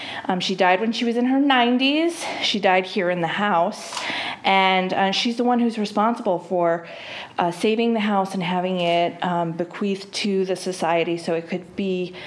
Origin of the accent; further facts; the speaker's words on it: East Hartford, Connecticut, United States; I'm from East Hartford, but I moved away for about 20 years. I moved back last year